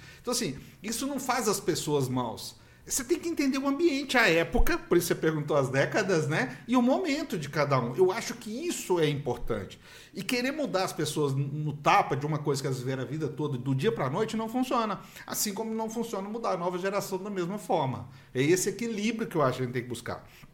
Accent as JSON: {"language": "Portuguese", "town": "Guarulhos", "region": "São Paulo", "country": "Brazil", "tie": "born there", "said": "eu saía de Contagem, que era o lugar onde eu morava, uma cidade vizinha, como se fosse Guarulhos, São Paulo, por exemplo, nasci em Guarulhos, inclusive."}